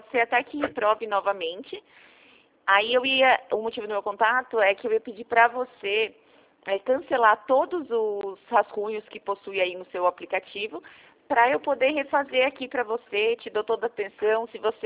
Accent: São Paulo, Brazil; Eu sou do interior de São Paulo

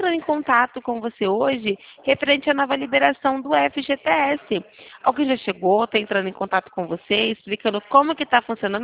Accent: São Paulo, Brazil; Eu sou aqui de São Paulo.

